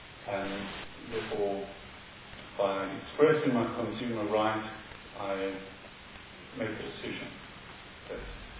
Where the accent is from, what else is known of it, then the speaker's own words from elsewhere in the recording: South Africa; I feel quite strongly that as a South African citizen